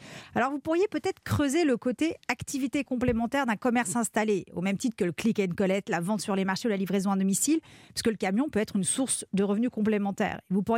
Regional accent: Grand Est, France; Moi, ça me rappelle mon enfance dans les Ardennes.

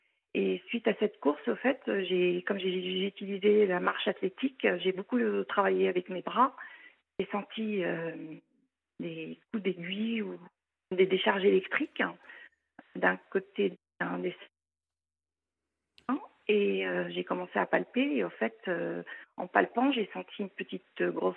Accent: Château-Thierry, Hauts-de-France, France; now in Paris, France; mon père était déjà en France travailleur émigré. Et ensuite, j'ai fait toute ma scolarité, j'ai été élevée à Château-Thierry, la ville de Jean de La Fontaine. Et ensuite, je suis montée à Paris pour travailler.

